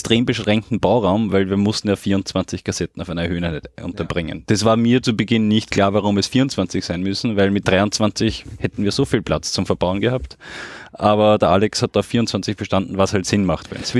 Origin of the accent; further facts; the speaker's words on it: Lower Austria, Austria; now in Vienna, Austria; Okay, also ich bin aus dem Mostviertel, aus Niederösterreich. Habe zuerst Maschinenbau HTL gemacht in St. Pölten und bin dann zum Studieren nach Wien gekommen.